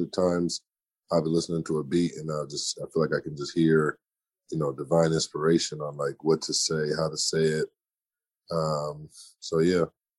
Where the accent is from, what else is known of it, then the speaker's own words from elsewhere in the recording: Minneapolis, Minnesota, United States; I grew up in an area that was like the old Jewish neighborhoo